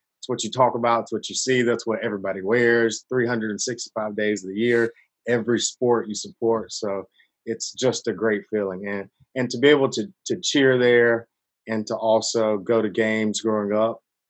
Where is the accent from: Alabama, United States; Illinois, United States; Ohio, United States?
Alabama, United States; Tuscaloosa; I started cheering in high school in Hillcrest in Tuscaloosa. So I'm from Tuscaloosa, where the University of Alabama is.